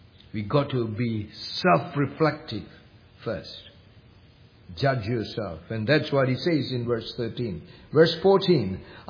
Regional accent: India; Because I am only familiar with Indian breakfast, right? Because I came from India.

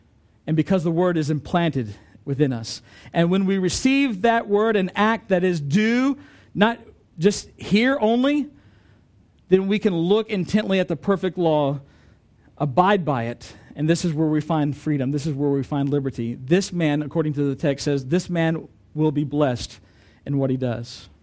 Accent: United States; I don't prefer because I'm American and I'm English and it confuses me.

